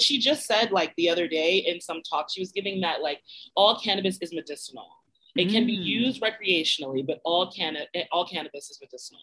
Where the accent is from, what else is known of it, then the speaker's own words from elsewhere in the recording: Jamaica; We're Jamaican, and that kind of like West Indian Dominican culture, like it's not surprising that they smoked weed.